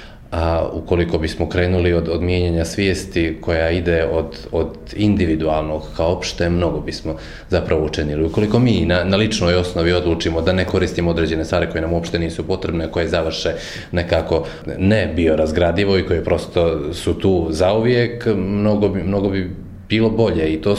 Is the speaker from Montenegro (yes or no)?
yes; Montenegro; ja sam bio jedini iz Crne Gore